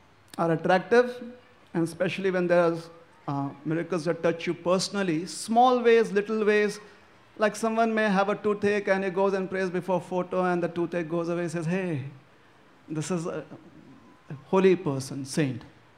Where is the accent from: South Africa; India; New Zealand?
India; I grew up in India. So like anyone who grows up in India, a holy person becomes much more attractive if he has certain miracles to show.